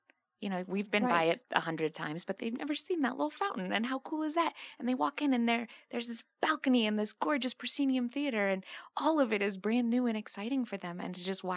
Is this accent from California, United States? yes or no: yes; San Francisco, California, United States; Okay. I'm from San Francisco.